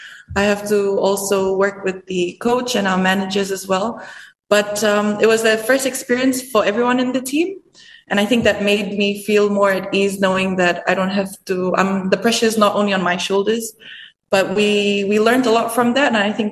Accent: Fiji; Growing up here, I really enjoyed it. I don't think I would want to stay anywhere else or have a childhood anywhere else. It was a good balance of modern living as well as the rural lifestyle.

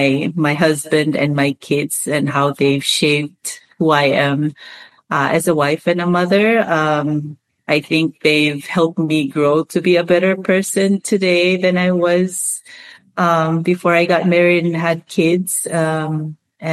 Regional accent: Palau; I was born and raised here in Palau. My father, he's half Palauan, half Japanese.

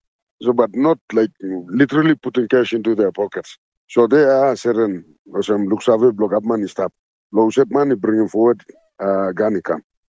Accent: Papua New Guinea; Now I'm from Papua New Guinea. I'm from Nanga, I'm from Kolongela, Southern Islands

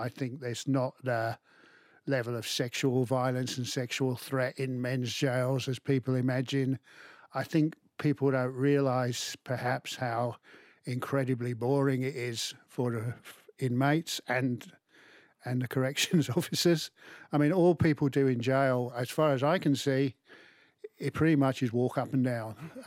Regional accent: Aldershot, South East England, United Kingdom; also born or lived in Leeds; I didn't really grow up in Leeds. I was born in Leeds. I grew up in a place called Aldershot, which is a garrison town in the southeast of England.

